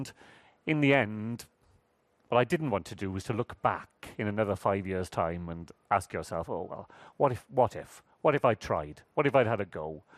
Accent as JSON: {"language": "English", "region": "Wales", "country": "United Kingdom", "said": "Being Welsh really matters to me. Our history, our language, our culture, I'm profoundly Welsh in that sense."}